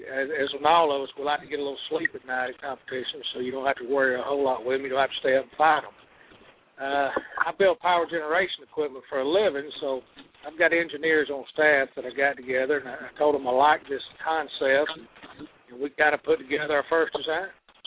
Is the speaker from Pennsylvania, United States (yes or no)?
no; Georgia, United States; also born or lived in West Texas; Lived in West Texas for 9 years, learned how to do a lot of beef barbecue out there. I'm originally from Georgia